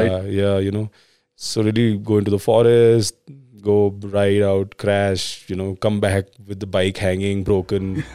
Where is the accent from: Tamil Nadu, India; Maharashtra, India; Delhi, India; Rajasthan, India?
Delhi, India; New Delhi; I grew up in New Delhi, in the middle of the town in New Rajendranagar.